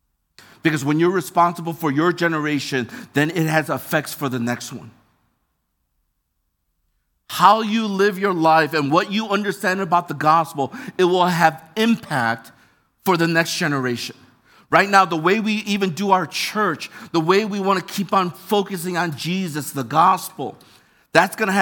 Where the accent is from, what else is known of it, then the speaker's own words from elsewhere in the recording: Michigan, United States; now in Hong Kong; I'm from Michigan, and there are a lot of Michigan people. We hate Ohio State.